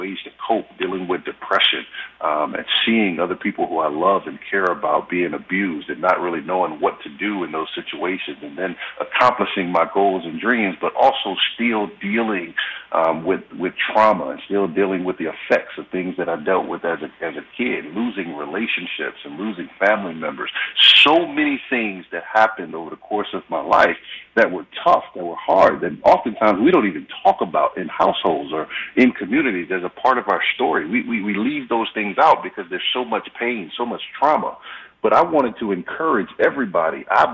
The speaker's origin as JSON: {"language": "English", "town": "New Orleans", "region": "Louisiana", "country": "United States", "tie": "born or raised there", "said": "Growing up in New Orleans, Louisiana, during a time when it was the murder capital of the world"}